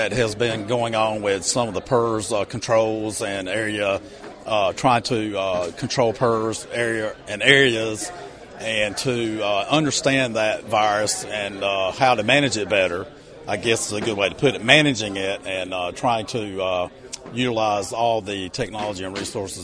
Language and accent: English; Clinton, North Carolina, United States; Well, I'm from Clinton, North Carolina, and I have a contract farm with Prestige Farms